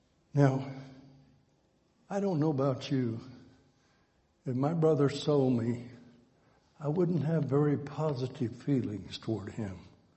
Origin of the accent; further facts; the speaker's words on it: Texas, United States; moved away as an adult; I grew up in Texas. I think I got out of Texas two times by the time I went to university. But when I left Texas in 1966, I never have lived there since.